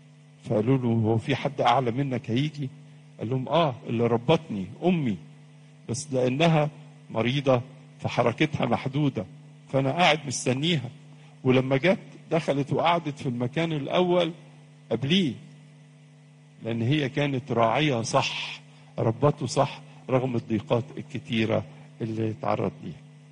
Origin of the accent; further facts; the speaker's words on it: Egypt; وعندنا في مصر نسبة كبيرة جدا